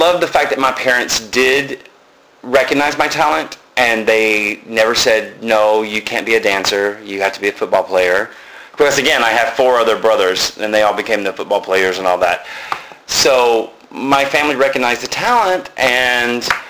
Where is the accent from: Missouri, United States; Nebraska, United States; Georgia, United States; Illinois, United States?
Georgia, United States; Chickamauga; I was born and raised in Chickamauga, Georgia.